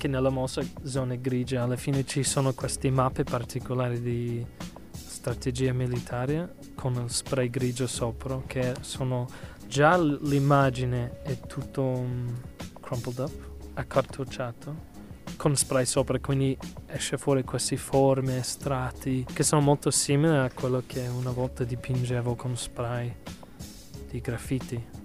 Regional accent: United States; Italian is a second language; now in Italy; sono un americano che ha vissuto solo 5 anni in America.

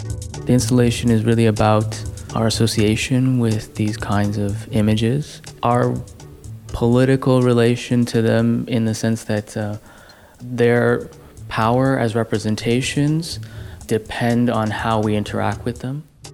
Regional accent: Toronto, Ontario, Canada; also born or lived in Hong Kong; I'm a Toronto-based artist, and I was born in Hong Kong, but I've lived most of my life in Toronto, and I've lived in other places in the United States and in Europe.

